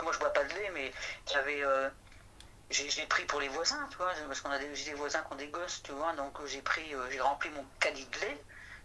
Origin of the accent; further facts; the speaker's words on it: France; moi, tu vois, en tant que petite Française, ça va, je me démerde.